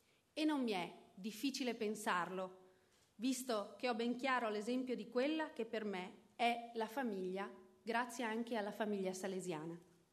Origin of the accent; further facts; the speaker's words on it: Venice, Veneto, Italy; born there; sono nata a Venezia Mestre il 2 aprile 1981